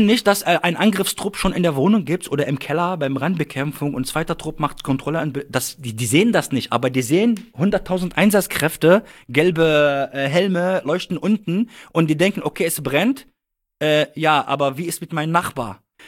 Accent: Lebanon; German is a second language; Ja, weil bei uns zum Beispiel, ich komme aus dem Libanon. Bei uns im Libanon, Feuerwehr ist, Feuerwehr hat keine Bedeutung.

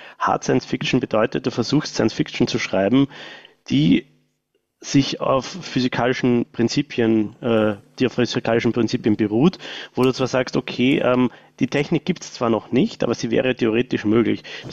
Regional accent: Austria; Ja, wie man hört, bin ich aus Österreich.

